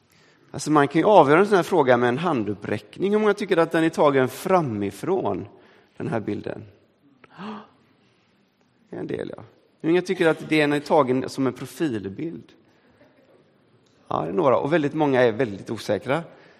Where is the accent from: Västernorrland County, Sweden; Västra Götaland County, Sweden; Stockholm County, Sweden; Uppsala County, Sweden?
Västra Götaland County, Sweden; Gunnilse; i min hembygd i Gunnilse som jag är uppväxt